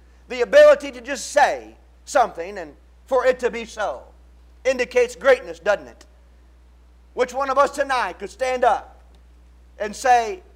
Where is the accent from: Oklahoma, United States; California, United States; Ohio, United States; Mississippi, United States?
Ohio, United States; Cleveland; I'm a pretty heavy sports enthusiast, and I'm from Cleveland